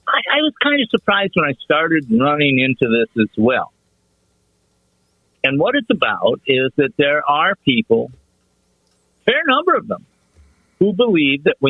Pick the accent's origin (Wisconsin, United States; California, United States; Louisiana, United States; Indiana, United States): Wisconsin, United States; But when I grew up in the Midwest, out in northern Wisconsin